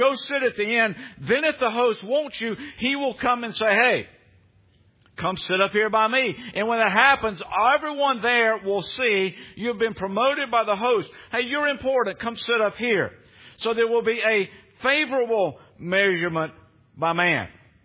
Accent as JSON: {"language": "English", "region": "the South", "country": "United States", "said": "Now, I'm from the South, and I had a teacher who was from Taiwan."}